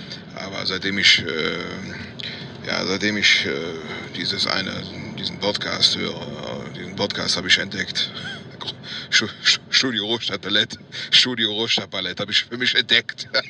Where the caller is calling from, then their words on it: Cologne, North Rhine-Westphalia, Germany; ich komme aus Köln-Worring und ich wollte mal ganz kurz eine Sprachnachricht loswerden hier übers Internet. Also ich bin 57 Jahre alt